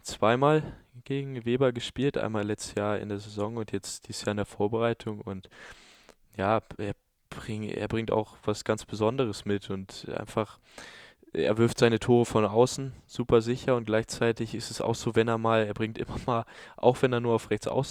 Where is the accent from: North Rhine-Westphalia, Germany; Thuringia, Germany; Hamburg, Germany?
Hamburg, Germany; also born or lived in Flensburg; Allerdings bin ich dann ist er ja nach Hamburg gewechselt und dann haben wir schon in Bad Schwartau gewohnt, dort wo ja mein Elternhaus jetzt immer noch ist und dementsprechend bin ich Schwartauer.